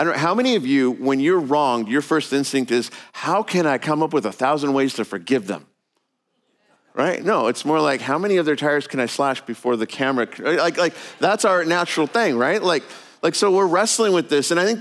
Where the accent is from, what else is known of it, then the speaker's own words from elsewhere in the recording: Los Angeles, California, United States; You know, I'm an American and I have my rights. And I grew up driving the streets of LA.